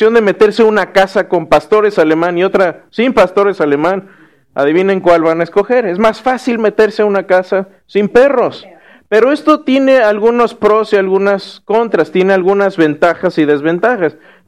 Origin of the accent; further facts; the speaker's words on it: Querétaro, Mexico; yo soy de Querétaro. Y esa es la casa donde yo crecí. Esa es la casa donde yo viví desde los 6 años casi hasta que me fui a la universidad.